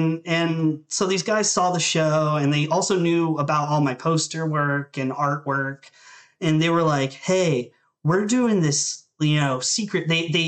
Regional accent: Thurmont, Maryland, United States; I wanted to get out of my hometown and like the opioid crisis was exploding. So like anybody that like did like any kind of drug kind of led to doing cotton shit. And so I was like, I'm not getting involved with any of this. I want to get the fuck out of, you know, Thurmont, Maryland.

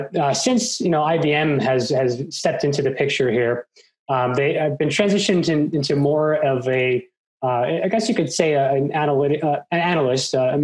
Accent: Long Island, New York, United States; So I grew up on Long Island, New York as a kid and ended up experiencing Hurricane Bob in 1991.

